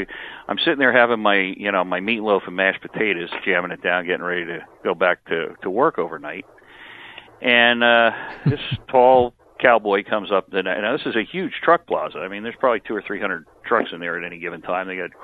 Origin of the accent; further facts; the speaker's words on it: New Jersey, United States; I grew up here in New Jersey and went to Eastern New Mexico University.